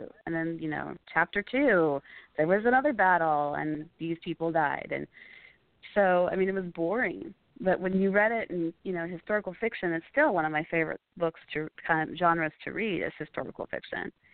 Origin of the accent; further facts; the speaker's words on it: Texas, United States; So, I grew up in Texas. In a very small town in Texas. It took us about 10 minutes to get from one side of town to the other.